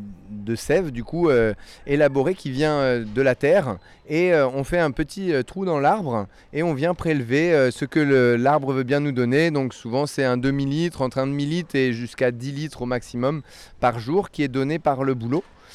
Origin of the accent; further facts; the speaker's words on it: Normandy, France; on l'a mis dans du jus de pomme parce qu'on vient de Normandie